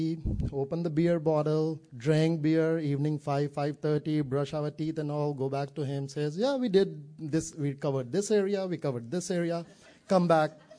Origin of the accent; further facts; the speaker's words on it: North India, India; And I'm from North India, so I really hated the food, language, weather, everything.